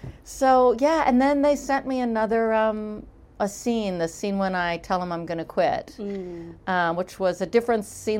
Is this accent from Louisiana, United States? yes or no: yes; Louisiana, United States; And being from Louisiana and being a Southerner and having people get that wrong so much, I didn't want to offend the people of Pittsburgh.